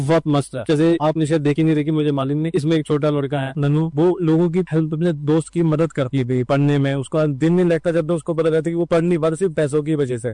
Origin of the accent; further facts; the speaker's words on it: Panchkula, Haryana, India; मैं पंचकुला से हूँ